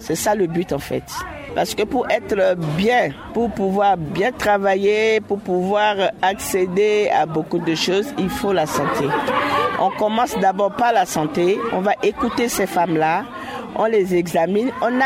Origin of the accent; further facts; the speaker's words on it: France; Un cabinet d'infirmières chez nous en France, c'est un cabinet de consultation infirmière comme les cabinets des médecins